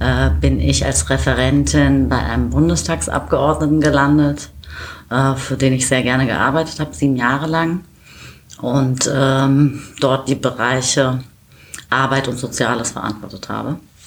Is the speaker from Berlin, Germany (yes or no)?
yes; Berlin, Germany; das Z weich ausgesprochen, bedeutet roter Berg. Ich komme aus Kreuzberg. Ich bin 1975 in Berlin-Kreuzberg geboren, immer in Berlin gewesen. Ich bin 46 Jahre alt